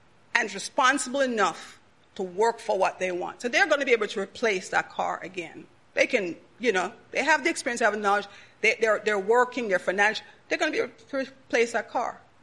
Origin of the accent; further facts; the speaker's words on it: Jamaica; moved away as an adult; All of you, or most of you, know I'm Jamaican. You know, lived in there. I came here when I was 21 years old.